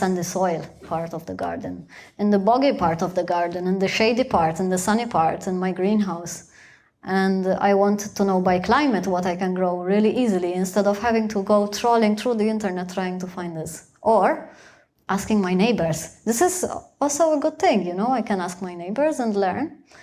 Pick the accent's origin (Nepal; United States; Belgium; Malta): Malta; now in Germany; When I first moved over to Germany, I didn't know anything about the German climate. Like, I'm from Malta. Malta's in the Mediterranean.